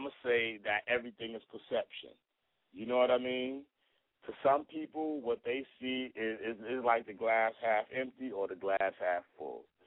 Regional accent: Brooklyn, New York, United States; I'm from East New York. It ain't, you know what I'm saying? I'm from Brooklyn.

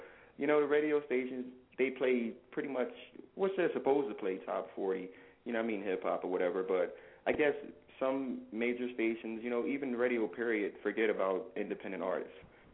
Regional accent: New Jersey, United States; now in Las Vegas, United States; You know, I'm from Jersey. I just moved out to Vegas about 3 years ago to take music to the next level.

